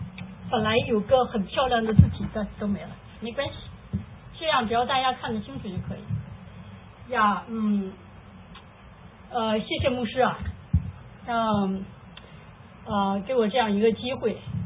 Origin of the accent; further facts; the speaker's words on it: China; 因为我在中国成长的嘛，